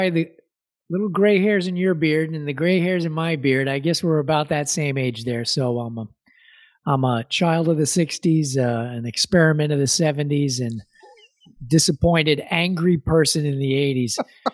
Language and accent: English; New York City, New York, United States; I'm a native New Yorker. I'm born and raised in New York.